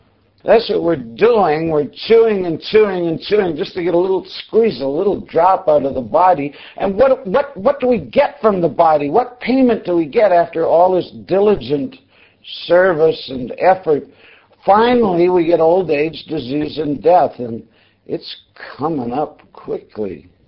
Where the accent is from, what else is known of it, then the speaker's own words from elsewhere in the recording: Canada; Yeah, actually, I'm Canadian, so I'm from the colonies.